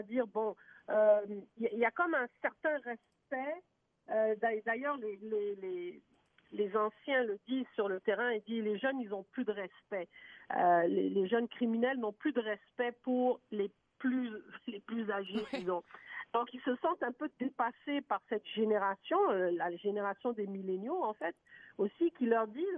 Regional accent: Quebec, Canada; Chez nous, au Québec, OK?

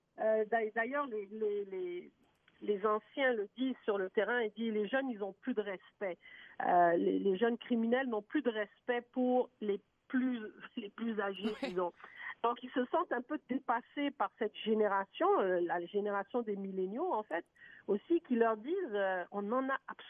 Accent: Quebec, Canada; Chez nous, au Québec, OK?

